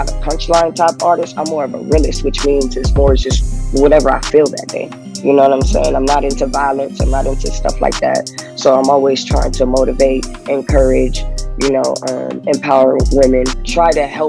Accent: Compton, California, United States; even though I've been growing up in Compton my life, I wasn't really into that type of stuff

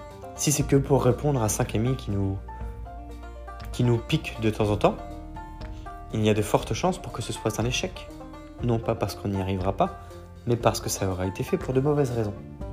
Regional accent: Brittany, France; je vais me baser sur les Bretons, la Bretagne, puisque je suis originaire de Bretagne

